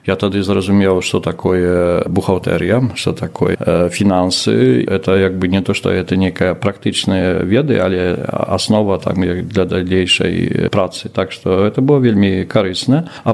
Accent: Poland; калі ты гаварыў, што я беларус там з Польшы

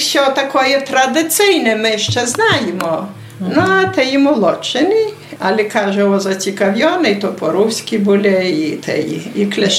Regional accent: Warsaw, Masovian Voivodeship, Poland; я з Варшави.

